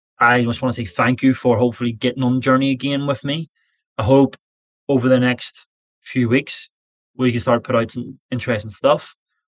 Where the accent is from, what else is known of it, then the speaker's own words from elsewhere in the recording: Ireland; I'm an Irishman who likes to have a bit of crack.